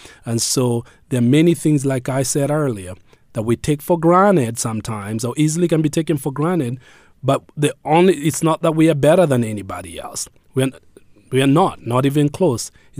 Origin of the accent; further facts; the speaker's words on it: Kenya; now in United States; I grew up in Kenya, and Kenya is a peace-loving country, as they say, and very welcoming to people.